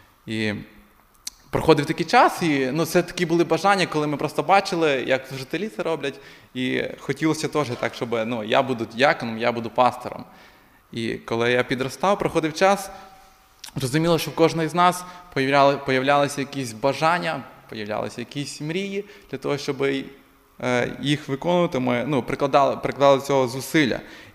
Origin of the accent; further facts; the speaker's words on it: Rivne Oblast, Ukraine; born there; Я народився в Рівненській області з багатодітної сім'ї.